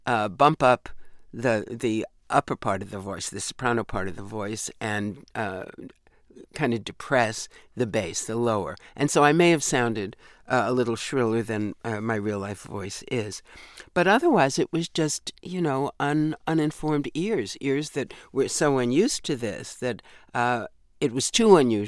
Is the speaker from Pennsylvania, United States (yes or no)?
no; New York, United States; accent: New York; But at that point, I'd pretty well lost most of my New York accent. It still creeps up from time to time.